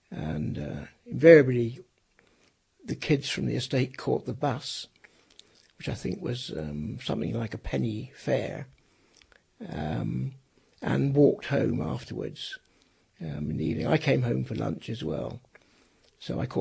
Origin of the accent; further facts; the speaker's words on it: Plymouth, South West England, United Kingdom; born there; Well, I was born in Plymouth